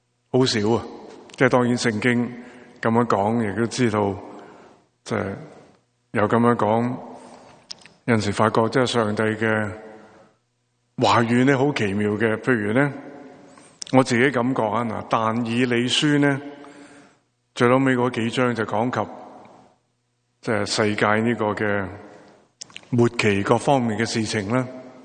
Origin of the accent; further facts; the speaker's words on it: Hong Kong; 一个这么老的人，都在世界经历过有几十年，由我成长在香港比较懂得懂事，十岁十零岁开始